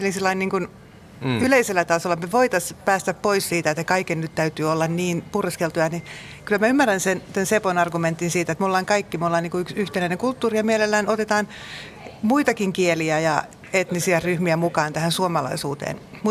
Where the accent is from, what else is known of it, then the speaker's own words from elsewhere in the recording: Tampere, Pirkanmaa, Finland; first language Swedish; Finnish is a second language; mä oon Tampereelta kotoisin, en kyllä puhunut ruotsia kadulla, vaikka se oli mun äidinkieli.